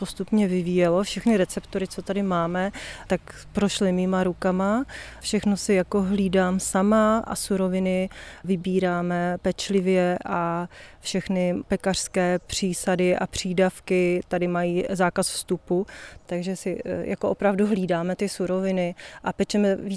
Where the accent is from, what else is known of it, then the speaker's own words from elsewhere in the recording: Moravia, Czechia; protože jsem z Moravy, z Valašska